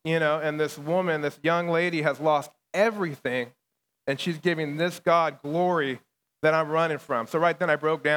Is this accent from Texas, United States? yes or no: no; Bakersfield, California, United States; So I was raised up in Bakersfield, California.